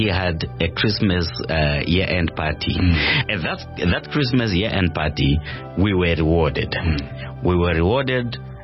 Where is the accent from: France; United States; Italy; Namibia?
Namibia; Windhoek, Khomas; born there; I was born in Windhoek several years ago. Several years ago.